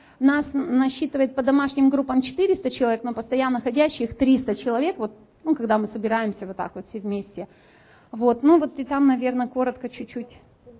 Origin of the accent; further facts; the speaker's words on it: Kyrgyzstan; Я, получается, из Киргизии далекой.